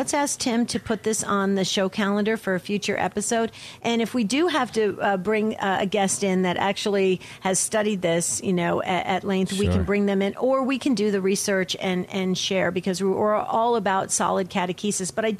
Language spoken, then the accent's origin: English; New Jersey, United States; And from New Jersey, from my home state.